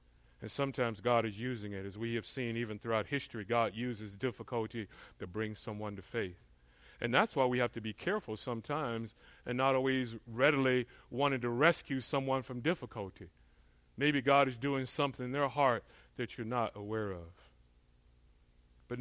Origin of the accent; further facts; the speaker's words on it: Florida, United States; now in California, United States; You know, I grew up in Florida, and we were known, certain things that we're known for here in California, natural disasters, but if you know Florida, we're known for hurricanes, hurricanes.